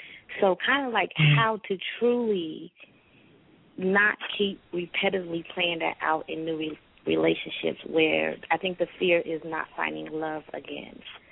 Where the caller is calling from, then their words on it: California, United States; I'm calling from California.